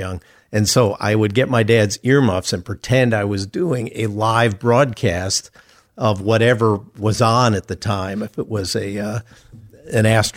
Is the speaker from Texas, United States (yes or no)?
no; Chicago, Illinois, United States; In those days, I grew up in Chicago.